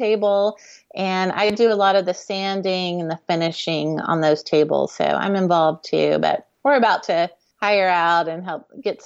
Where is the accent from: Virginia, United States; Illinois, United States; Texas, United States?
Texas, United States; Houston; So my dad, we grew up in Houston, and about 3 years ago, dad sold the house that we grew up